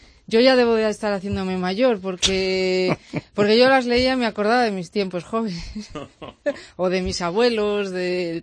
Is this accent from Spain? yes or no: yes; Belver de los Montes, Castile and León, Spain; Este ha estado en Belver, entró por Belver de los Montes y pues ha estado por mi tierra.